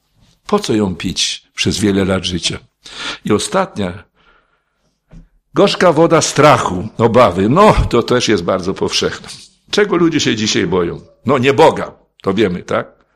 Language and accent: Polish; Podlaskie Voivodeship, Poland; bo my z Białostockiego pochodzimy, więc tam do tych naszych wiosek